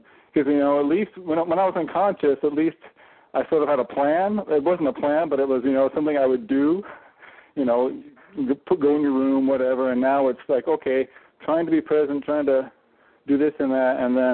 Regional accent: Seattle, Washington, United States; I'm from Seattle.

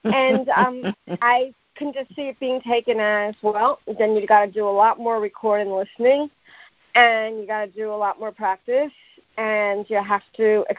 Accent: New York, United States; Hi, I'm from New York, and I'm so happy that I got on your show.

